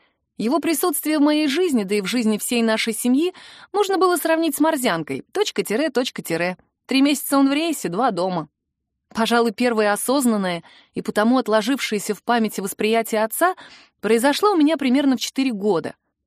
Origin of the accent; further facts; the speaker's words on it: Blagoveshchensk, Amur Oblast, Russia; born there; Я родилась в Благовещенске. Мой родной город находится в одной из самых дальних точек нашей необъятной страны.